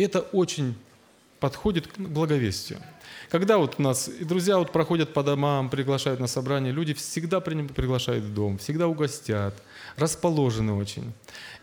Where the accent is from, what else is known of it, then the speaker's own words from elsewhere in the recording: Russia; Я говорю, так, я вот здесь из России и так далее.